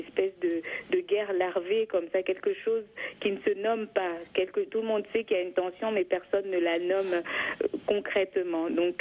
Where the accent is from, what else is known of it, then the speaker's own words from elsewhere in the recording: Kivu, DR Congo; je suis originaire de la région du Kivu, donc la région que je raconte dans ce documentaire